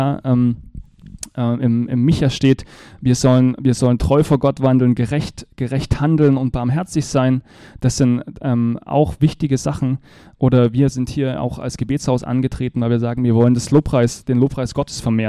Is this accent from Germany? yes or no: yes; Germany; wenn ich zum Beispiel an Deutschland denke, gar nicht so weit, wo ich herkomme, da wohnen die Sorben